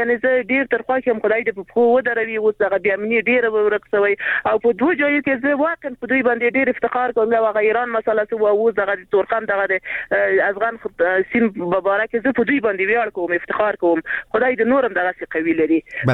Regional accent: Paktia, Afghanistan; موږ بس ورسې د پکتیا نه

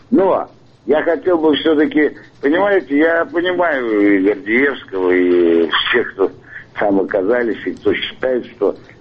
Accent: Irkutsk, Irkutsk Oblast, Russia; Если я родился, извините, прожил в Иркуте

